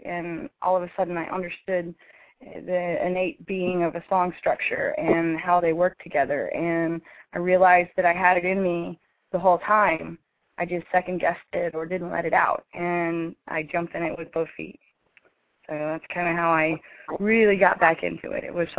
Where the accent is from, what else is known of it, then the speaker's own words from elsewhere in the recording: St. Petersburg, Florida, United States; Well, I was born and raised in Florida, St. Petersburg, Florida area. Been here most of my whole life.